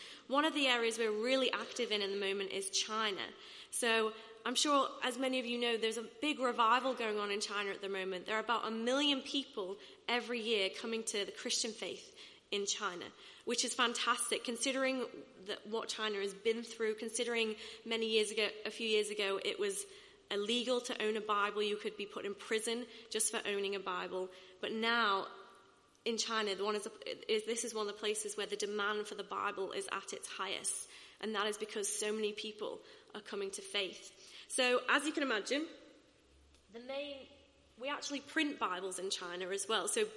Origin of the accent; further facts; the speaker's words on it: England, United Kingdom; even though we're English and English can, you know, is so widely spoken